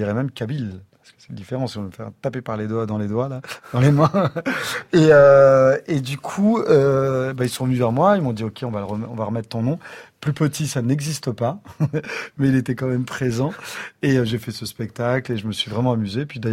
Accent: La Courneuve, Île-de-France, France; also born or lived in Saint-Denis; je viens de la Courneuve, de Saint-Denis

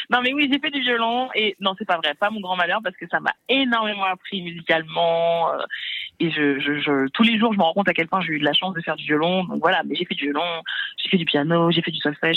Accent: France; first language French; je suis française, que c'est ma langue.

